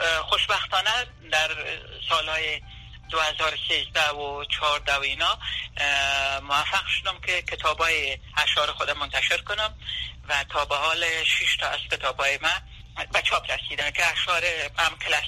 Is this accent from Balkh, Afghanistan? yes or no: no; Kabul, Afghanistan; moved away as an adult; now in United States; ما در 1951 در کابل به دنیا آمدیم.